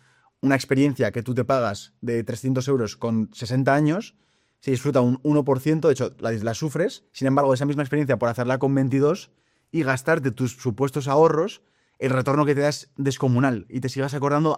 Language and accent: Spanish; Valladolid, Castile and León, Spain; me están pagando más que en Valladolid, que es de donde soy yo